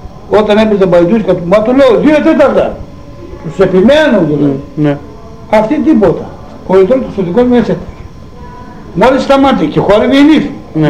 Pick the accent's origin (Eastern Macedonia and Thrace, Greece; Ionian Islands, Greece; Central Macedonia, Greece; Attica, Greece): Eastern Macedonia and Thrace, Greece; Εγώ πήγα στην Καστοριά, έπαιξα και με καταλάβανε ότι είμαι θρακιώτης και έπαιζα θρακιώτικο.